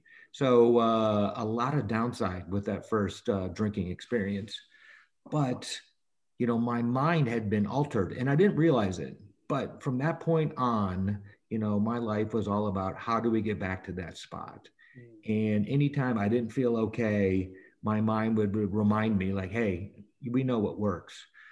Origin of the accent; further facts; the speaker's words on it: South Bend, Indiana, United States; You know, I grew up in South Bend, Indiana, was the oldest of five.